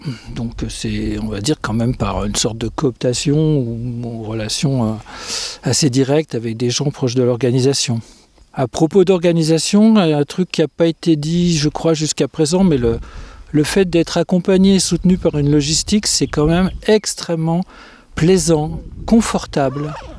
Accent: Lyon, Auvergne-Rhône-Alpes, France; je viens de Dax. Non, je viens de Lyon … donc de Lyon, individu de sexe mâle. 65 ans

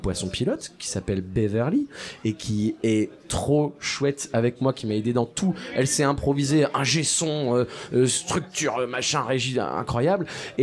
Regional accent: Lille, Hauts-de-France, France; parce que je suis originaire de Lille

